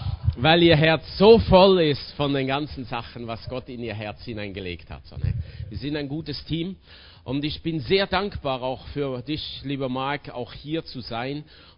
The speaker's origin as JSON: {"language": "German", "country": "Switzerland", "said": "ich bin Schweizer und die Schweizer sind ja nüchtern, neutral und sehr berechnend."}